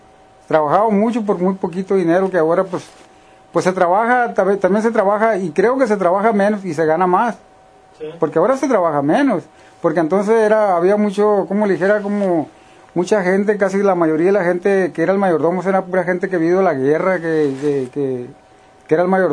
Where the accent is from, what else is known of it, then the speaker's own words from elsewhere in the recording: Mexico; moved away; Yo nunca ya no quise regresar, yo regreso, pero voy de visita. Sí. Pues ahorita tengo apenas 8 días que me vine de México.